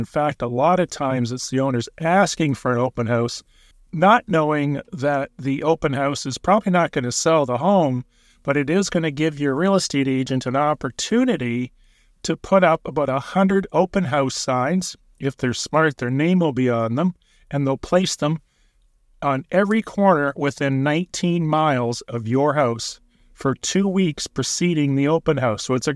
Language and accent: English; Ontario, Canada; if you compare it to my hometown in Ontario.